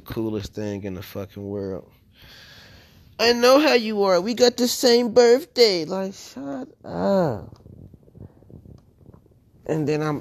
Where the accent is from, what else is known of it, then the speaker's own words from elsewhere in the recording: Ohio, United States; now in Las Vegas, United States; I'm live from Las Vegas, from Ohio.